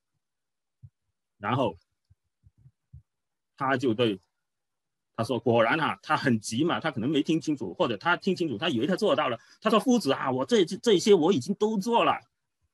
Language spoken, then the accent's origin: Chinese; China; 你看我们中国人怎么讲